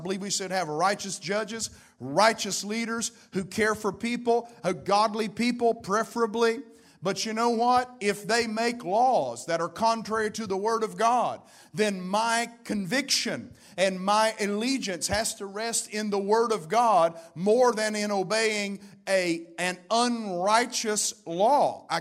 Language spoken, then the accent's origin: English; United States; We are American citizens here.